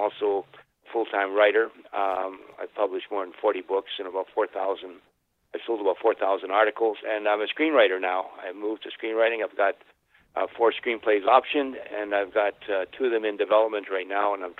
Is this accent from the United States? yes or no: no; Thunder Bay, Ontario, Canada; moved away as an adult; I'm originally from Canada, Thunder Bay, up the frozen tundra up above Minnesota.